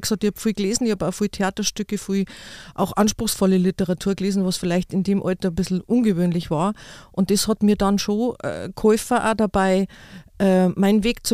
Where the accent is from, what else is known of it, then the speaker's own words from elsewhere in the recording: Giersing, Bavaria, Germany; Also das ist wirklich meine Heimat. Und wie gesagt, ich bin ein echtes Giersinger-Mädel. Ich bin in Giersing aufgewachsen und bin auch da geboren bei meinen Eltern im Schlafzimmer.